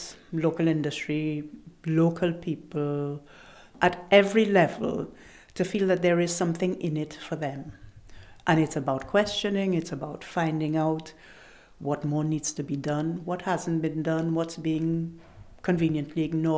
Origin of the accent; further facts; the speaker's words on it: Trinidad & Tobago; It's part of my culture growing up in Trinidad.